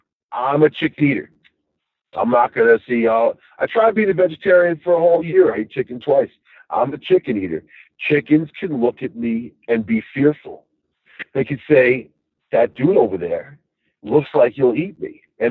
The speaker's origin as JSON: {"language": "English", "town": "Long Island", "region": "New York", "country": "United States", "lives_now": "Upstate New York, United States", "said": "I'm from New York City, man. Long Island, actually. But I was in the city, lived in the city the whole bit."}